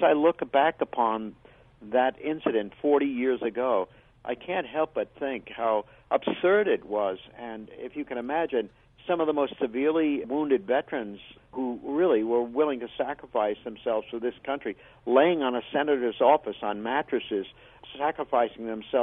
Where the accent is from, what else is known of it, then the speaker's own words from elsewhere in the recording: Ladysmith, Wisconsin, United States; born there; On July 4th, 1946, I was born in Ladysmith, Wisconsin, I'm proud to say.